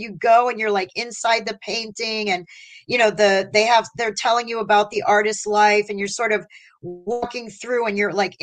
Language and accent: English; United States; thank God, even though I am Cuban, I'm Cuban American, but I don't drink coffee.